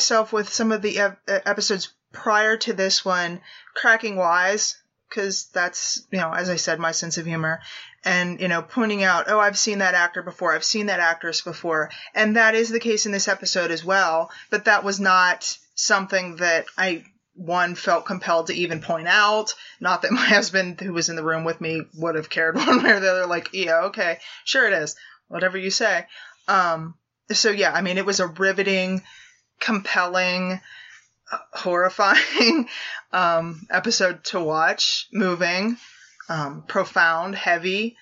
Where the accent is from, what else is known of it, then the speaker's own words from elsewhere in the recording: Pittsburgh, Pennsylvania, United States; I'm originally from Pittsburgh, so I'm a Yinzer.